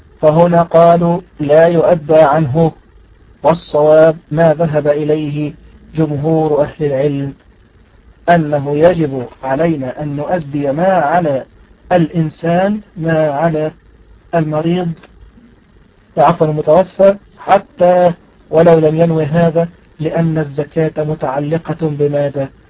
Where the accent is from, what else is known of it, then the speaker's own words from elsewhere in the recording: Egypt; نحن عندنا في مصر عندما يتزوج الرجل فإنه بطريقة آلية يكتب على نفسه ما يسمى بمؤخر الصداق.